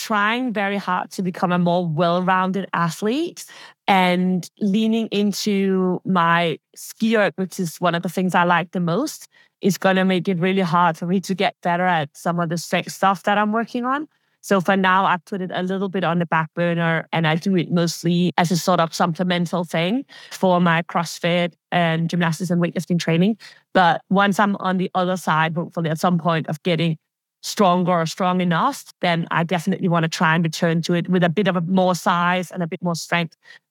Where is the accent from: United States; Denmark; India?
Denmark; English is a second language; now in London, United Kingdom; I'm from Denmark originally. I live and work in the UK, in London.